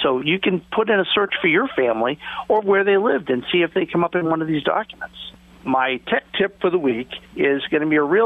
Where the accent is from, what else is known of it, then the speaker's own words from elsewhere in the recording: Massachusetts, United States; For my hometown, I put in that town in Massachusetts, and I search for postcards.